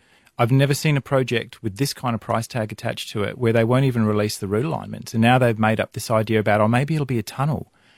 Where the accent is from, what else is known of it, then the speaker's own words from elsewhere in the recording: Bibra Lake, Western Australia, Australia; I grew up around Bibra Lake, and it's a really, really precious part of the world.